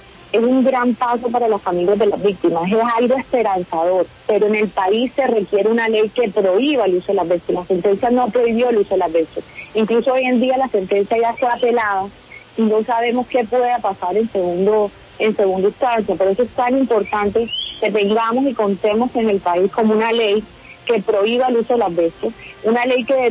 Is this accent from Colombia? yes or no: yes; Colombia; somos todos los colombianos que estamos expuestos a esta fibra silenciosa